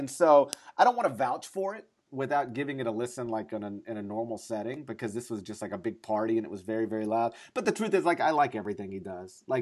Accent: Mississippi, United States; I've never been to a fashion show. I'm from North Mississippi, for crying out loud.

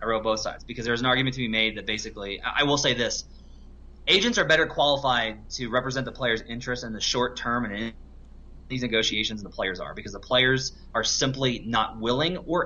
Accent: Arkansas, United States; I'm from Arkansas, so I would faint if that happened.

